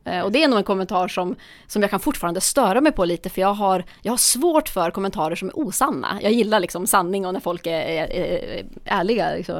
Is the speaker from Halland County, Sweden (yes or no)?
no; Luleå, Norrbotten County, Sweden; Liksom, jag är uppväxt i Luleå, så det är mycket, mycket vinteridrotten också.